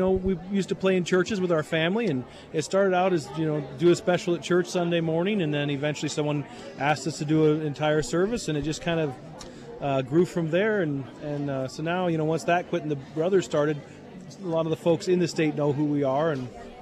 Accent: North Dakota, United States; Yes, we're down from the Regent-Hettinger area. We're kind of in between those two towns.

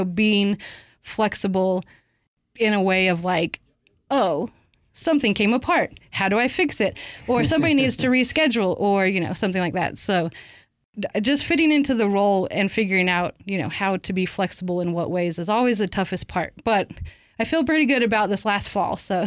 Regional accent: Idaho, United States; you know, I'm from Idaho, but I haven't seen every piece of it. And so this way I get to see just about every little tiny small town.

